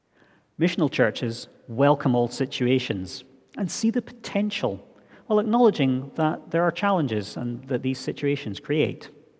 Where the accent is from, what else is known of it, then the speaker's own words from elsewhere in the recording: Scotland, United Kingdom; a constant as I was growing up in the Highlands at every communion service.